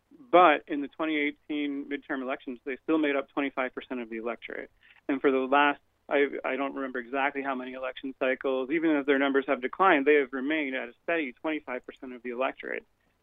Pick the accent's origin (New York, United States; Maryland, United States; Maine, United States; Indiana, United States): Indiana, United States; I mean, I'm from Indiana, and yeah, we have a lot of those old school, you know, Dixiecrat type Dems there.